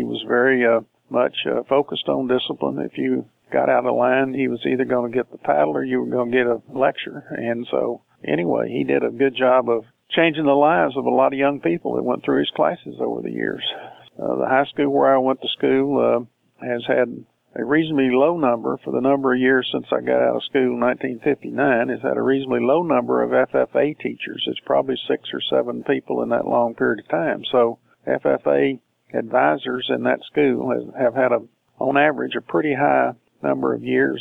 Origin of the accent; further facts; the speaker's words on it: Texas, United States; My background includes growing up in East Texas near the Louisiana border in an area that's known for timber and sawmilling and forestry and et cetera, more than some other ag issues.